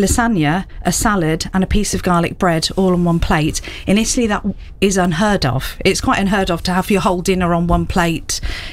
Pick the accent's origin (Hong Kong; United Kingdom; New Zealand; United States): United Kingdom; England; because I'm half English, half Italian, and I grew up here